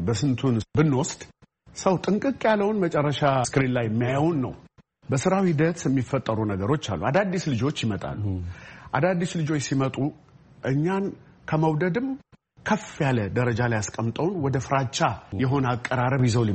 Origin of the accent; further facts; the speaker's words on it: Harar, Harari Region, Ethiopia; እንግዲህ እኔ ተወልጄ ያደግኩት ሀረር ነው።